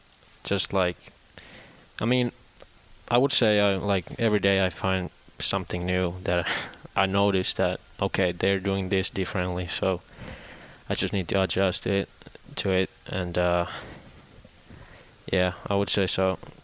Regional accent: Finland; now in United States; I've been learning a lot after I came here from Finland

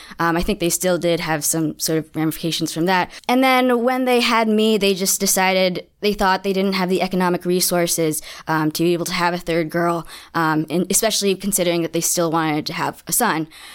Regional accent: Zhenjiang, Jiangsu, China; I'm from Zhenjiang City in Jiangsu.

